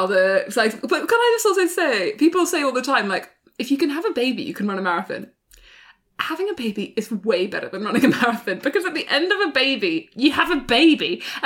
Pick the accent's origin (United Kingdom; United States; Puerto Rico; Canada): United Kingdom; London; I'm a Londoner. Like, you know, I've always been London.